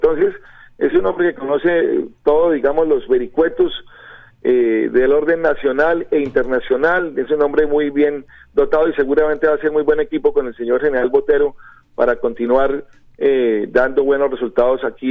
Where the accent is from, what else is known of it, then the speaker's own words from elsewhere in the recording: Bogota, Bogotá, Colombia; Yo soy cachaco, soy bogotano